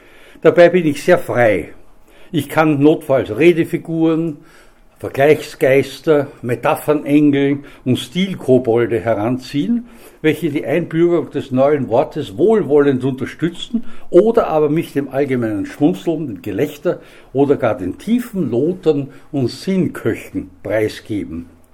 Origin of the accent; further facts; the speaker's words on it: Vienna, Austria; Ich bin ja als Wiener natürlich und auch sonst, wie Sie sich das Fach vorstellen können, ja, mit der Stephanskirche, mit St. Stephan verbunden.